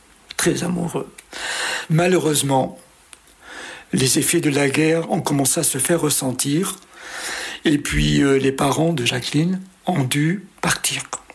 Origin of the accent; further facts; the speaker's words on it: Oran, Oran Province, Algeria; Et puis, il se trouve que mon père, à un certain moment, a eu un HLM. Et nous avons déménagé de La Seigna, et nous sommes allés habiter à Oran, une cité qui s'appelait les Glycines.